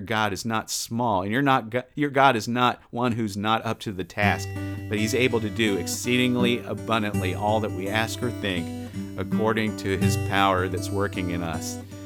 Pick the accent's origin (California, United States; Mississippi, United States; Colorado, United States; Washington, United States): Mississippi, United States; There I am from Mississippi. Ain't.